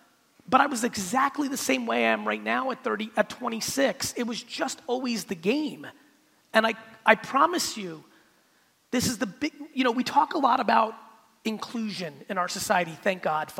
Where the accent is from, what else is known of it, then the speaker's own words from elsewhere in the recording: United States; also born or lived in Soviet Union; So, you know, here I am, we left in 78, I'm growing up in America, but, and this is gonna really hit for this room, I'm growing up in America, but am I really? Because in my four walls, it's fucking Russia.